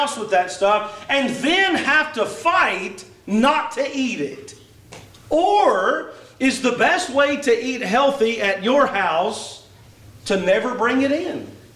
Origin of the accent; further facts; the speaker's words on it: Louisville, Kentucky, United States; also born or lived in Elizabethtown; now in North Carolina, United States; We moved to North Carolina right on the coast 13 and a half years ago. I was born and raised in Kentucky, Louisville, and Elizabethtown.